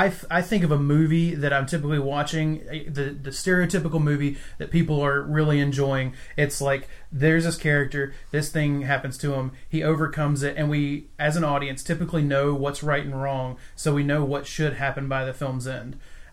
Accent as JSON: {"language": "English", "region": "the South", "country": "United States", "said": "I want to say Chazelle, but that's only because I'm from the South."}